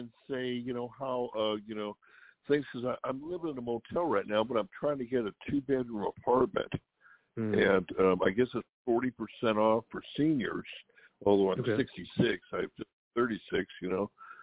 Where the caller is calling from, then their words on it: Sacramento, California, United States; calling in from Sacramento